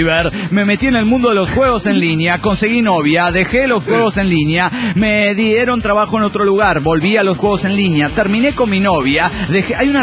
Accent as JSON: {"language": "Spanish", "region": "Oaxaca", "country": "Mexico", "said": "a mi tierra oaxaqueña"}